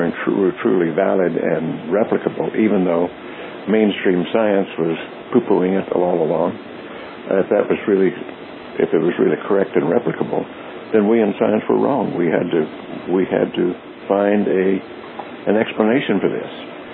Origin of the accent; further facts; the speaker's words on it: Roswell, New Mexico, United States; But since I grew up in Roswell, New Mexico, right down the road from Dr. Robert Goddard, the father of American rocketry